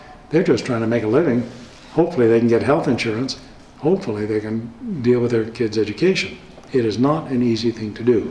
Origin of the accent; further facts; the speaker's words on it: Vermont, United States; another example just from my home state, from Vermont, is Ben & Jerry's.